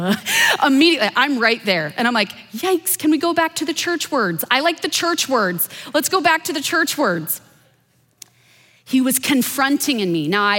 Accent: Midwest, United States; And I'm from the Midwest, born and raised.

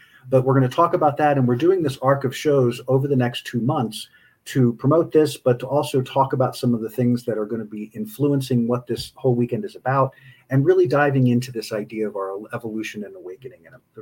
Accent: Colorado, United States; I get to hang out here with Jules Arns, who's also a Coloradan. So today we are live completely from Colorado

